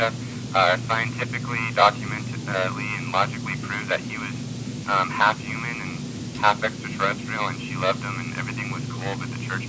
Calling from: California, United States; from California.

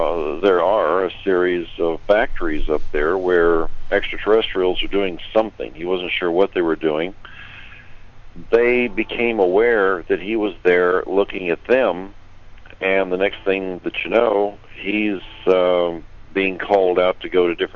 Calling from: Phoenix, Arizona, United States; I'm calling from Phoenix.

